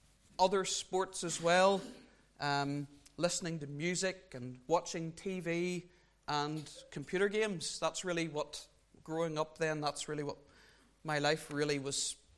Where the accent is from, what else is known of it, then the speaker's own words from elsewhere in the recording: England, United Kingdom; born there; I was born over in England back in September 1978.